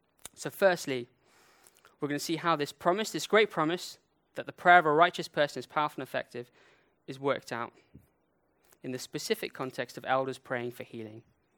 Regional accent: India; However, I remember this one time cycling down the Ghat, the mountain roads in India where I grew up, with a bunch of friends.

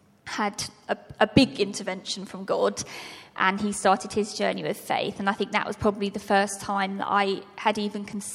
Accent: South East England, United Kingdom; now in Cornwall, United Kingdom; originally I'm from Surrey, and me and my husband moved to Cornwall about 5 months ago.

